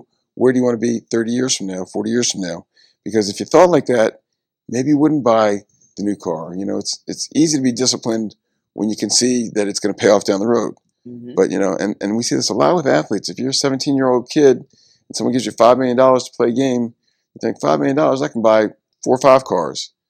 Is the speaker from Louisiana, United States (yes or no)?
yes; New Orleans, Louisiana, United States; But my background is pretty much, I grew up in New Orleans